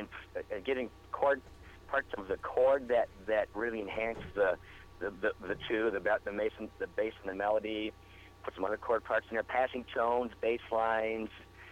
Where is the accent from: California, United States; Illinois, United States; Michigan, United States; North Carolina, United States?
Michigan, United States; Marine City; Yeah, I'm born and raised in Marine City, but Port Huron is my musical center